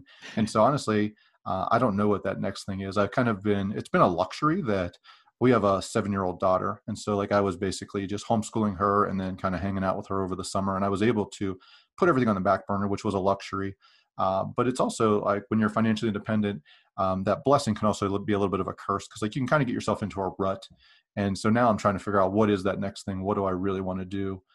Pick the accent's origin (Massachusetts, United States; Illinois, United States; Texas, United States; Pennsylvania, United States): Pennsylvania, United States; I grew up in Western Pennsylvania. I was a big Steeler fan.